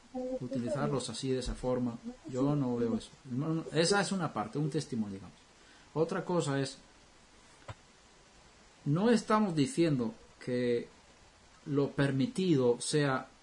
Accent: Sweden; yo vengo de Suecia

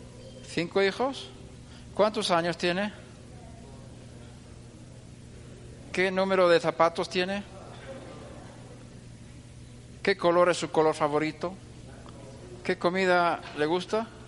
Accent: Sweden; Hemos vivido ahí como 25 años, más o menos. O 20. No hemos llegado a 25. Pero nos criamos en Suecia.

